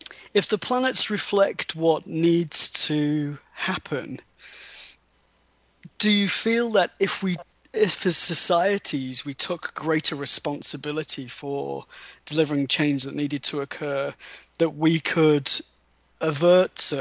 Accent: United Kingdom; now in United States; I'm British and I live in the US. I love living in the US.

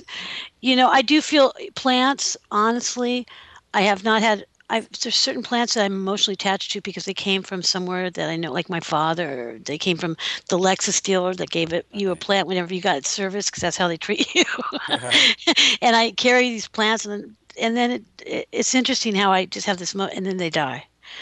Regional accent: United States; I mean, I'm talking about here out where we were raised in America, you know, whatever Americans that we are.

